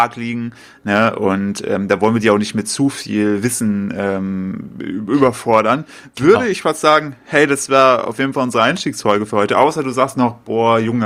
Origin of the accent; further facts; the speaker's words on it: Altenburg, Thuringia, Germany; Ich habe mich jetzt für den 9. Juni angemeldet, meine Heimatstadt Altenburg, für den Marathon.